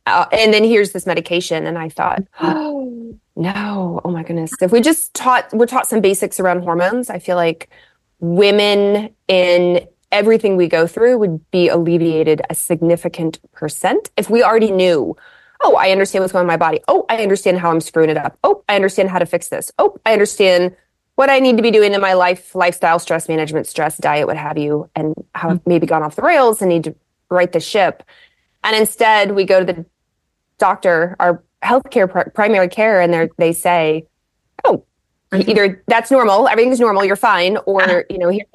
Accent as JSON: {"language": "English", "town": "Lexington", "region": "Kentucky", "country": "United States", "tie": "born or raised there", "said": "So I was raised in Lexington, Kentucky"}